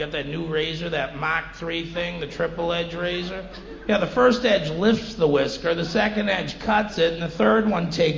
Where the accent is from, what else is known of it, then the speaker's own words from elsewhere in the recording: Boston, Massachusetts, United States; now in Los Angeles, United States; But I am from Boston. I moved out to Los Angeles, where I don't fit in at all.